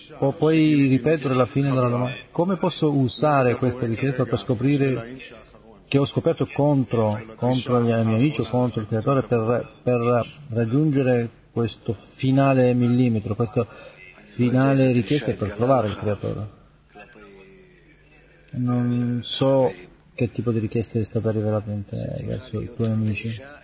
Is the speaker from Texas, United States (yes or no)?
yes; Dallas, Texas, United States; io vengo da Dallas